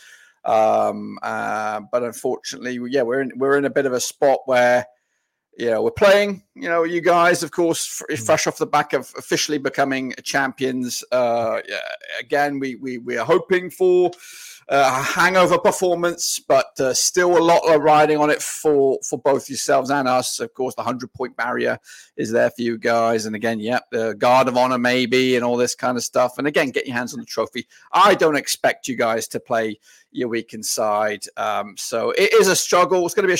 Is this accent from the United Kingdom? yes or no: yes; United Kingdom; moved away as an adult; Well, originally I was from the UK.